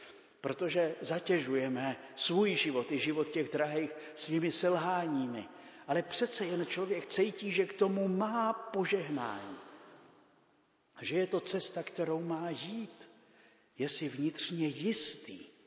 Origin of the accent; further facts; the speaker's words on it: Vysočina Region, Czechia; Já jsem z Vysočiny